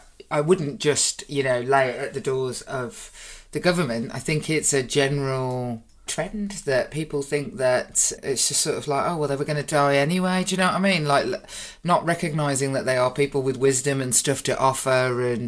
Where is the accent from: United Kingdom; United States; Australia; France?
United Kingdom; I'm British.